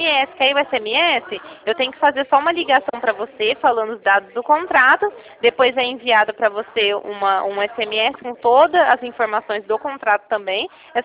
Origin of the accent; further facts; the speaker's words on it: Ribeirão Preto, São Paulo, Brazil; porque eu não sou de Taquaritinga, né? Eu sou daqui de Ribeirão Preto